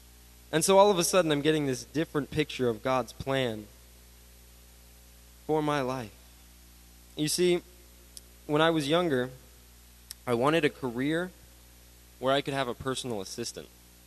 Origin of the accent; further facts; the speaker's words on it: England, United Kingdom; I'm an English guy